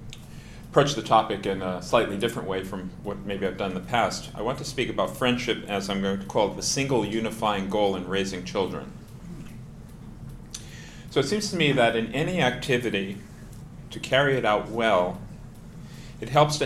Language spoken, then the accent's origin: English; Florida, United States; I'm from Southwest Florida, and the Masters is this weekend